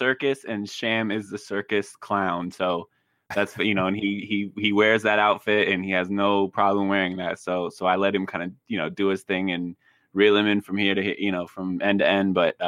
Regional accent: Portland, Oregon, United States; I grew up in the Northwest, in Portland.

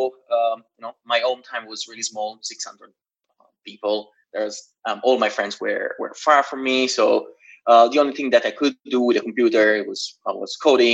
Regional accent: Genoa, Liguria, Italy; moved away as an adult; now in London, United Kingdom; start working for a military project of telecommunications in my hometown in Genoa, in Italy.

